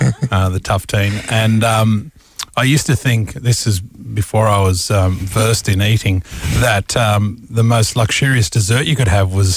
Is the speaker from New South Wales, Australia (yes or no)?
yes; Sydney, New South Wales, Australia; also born or lived in Armidale; I know for a fact, I mean, I grew up in Sydney.